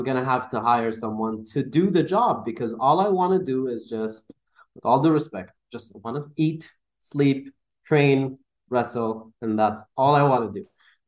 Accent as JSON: {"language": "English", "region": "Dubai", "country": "United Arab Emirates", "said": "they reached out to me because I'm from Dubai."}